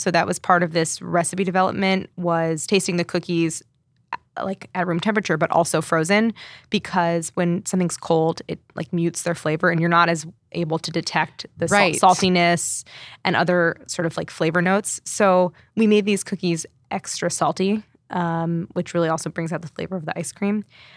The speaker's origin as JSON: {"language": "English", "town": "St. Louis", "region": "Missouri", "country": "United States", "tie": "born or raised there", "said": "I grew up in St. Louis, so I don't know."}